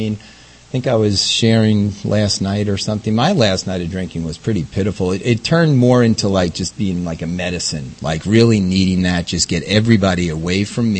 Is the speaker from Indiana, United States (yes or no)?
no; New York, United States; You know, my experience, I grew up in New York, a big Irish Catholic Italian family. I have 5 sisters and 2 brothers.